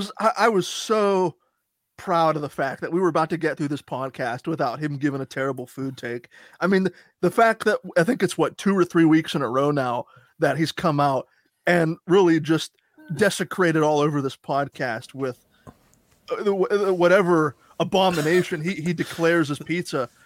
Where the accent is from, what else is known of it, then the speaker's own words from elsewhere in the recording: United States; now I'm an American and I could be butchering this